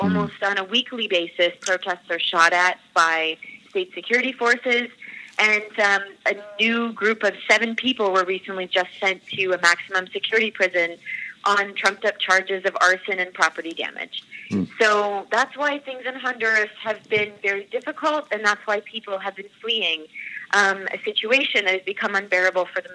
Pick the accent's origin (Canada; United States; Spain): Canada; And in Canada, I'm Canadian, so my community, which is a small rural community, formed a group